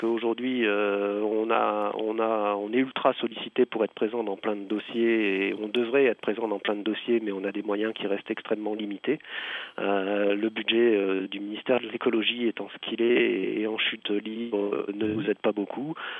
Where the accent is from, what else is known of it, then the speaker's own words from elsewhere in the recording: Grand Est, France; Ah, mais chez nous, dans le Bas-Rhin, en tout cas, c'est une espèce qui, et c'est unique en France, n'est pas chassable.